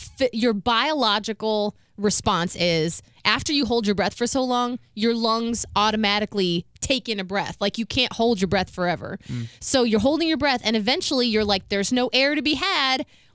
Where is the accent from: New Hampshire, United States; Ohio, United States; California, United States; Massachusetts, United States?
Ohio, United States; Because I'm from Ohio, so we don't know about that kind of stuff.